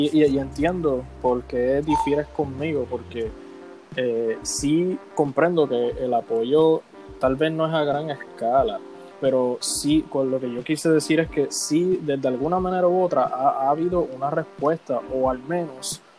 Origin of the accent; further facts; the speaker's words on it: Puerto Rico; a fin de cuentas somos puertorriqueños.